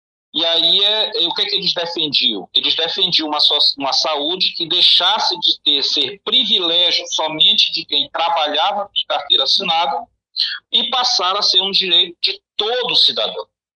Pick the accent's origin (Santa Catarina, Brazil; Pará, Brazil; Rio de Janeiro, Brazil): Pará, Brazil; now in Codó, Brazil; eu não sou maranhense, eu sou paraense, mas estou aqui há 22 anos